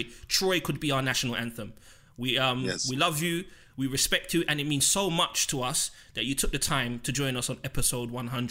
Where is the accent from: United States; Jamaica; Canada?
Jamaica; And for thank me you, personally, as a Jamaican, a fellow Jamaican.